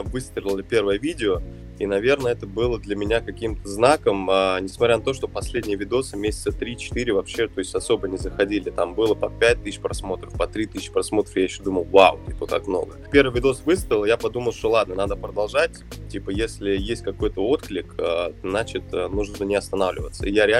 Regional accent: Moscow, Russia; мне 26 лет, я из Москвы.

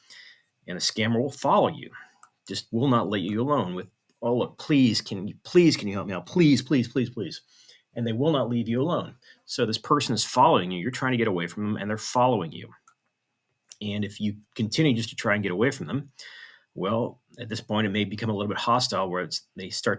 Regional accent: Houston, Texas, United States; I'd say, well, I'm American. Oh, America, America. I love America. Land of the free, home of the brave, stuff like that. And they would go on and question even further. So where are you from in America? And of course, I would say Houston, Texas.

